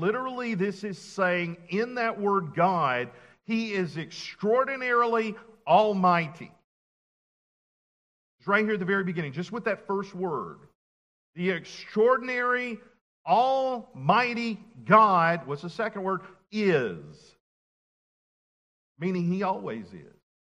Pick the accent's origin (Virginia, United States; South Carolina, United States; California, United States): South Carolina, United States; the first shots of the Civil War were fired, again, in my home state of South Carolina.